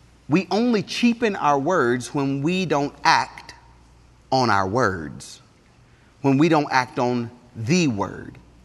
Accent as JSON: {"language": "English", "town": "Atlanta", "region": "Georgia", "country": "United States", "tie": "born or raised there", "said": "I grew up in Atlanta, Georgia, in the inner city, and we rode the public transportation everywhere we went."}